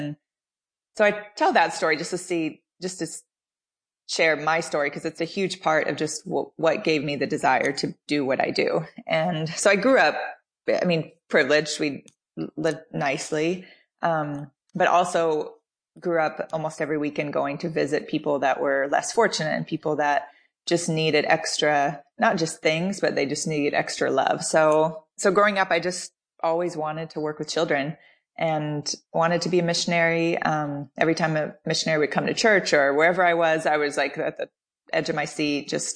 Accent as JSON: {"language": "English", "town": "Nashville", "region": "Tennessee", "country": "United States", "tie": "born or raised there", "also_born_or_lived": "Wisconsin / California / Kentucky / Jackson, United States", "said": "I was born in Wisconsin and then moved to California, Northern California. And my dad's a doctor, so his job kind of took us different places. And then I moved to Kentucky and then Jackson, Tennessee. And then we sort of just ended up in Nashville in my high school years"}